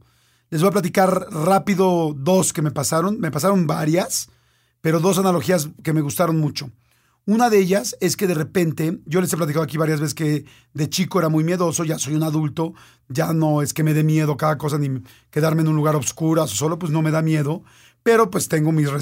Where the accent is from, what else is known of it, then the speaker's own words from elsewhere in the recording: Mexico City, Mexico; al final soy un mexicano que vive en la Ciudad de México